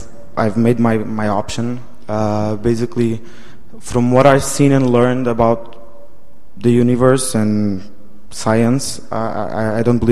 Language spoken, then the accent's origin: English; Portugal; English is a second language; from Portugal.